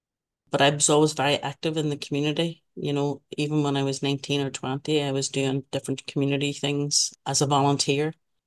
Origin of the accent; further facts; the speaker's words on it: Northern Ireland, United Kingdom; born there; The Falls Road area where I was born was a very working class and very deprived area.